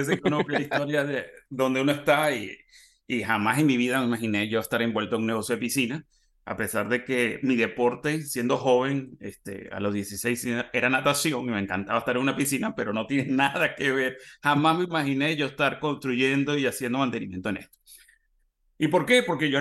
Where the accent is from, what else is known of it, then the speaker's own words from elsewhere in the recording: Venezuela; Cuando yo vengo de Venezuela, en Venezuela, sí, uno iba a la piscina del club